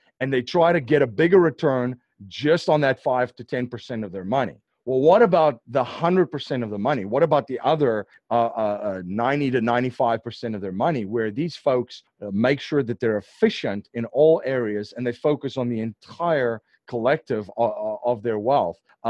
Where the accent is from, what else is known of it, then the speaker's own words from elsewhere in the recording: South Africa; I'm from South Africa and I love to watch golf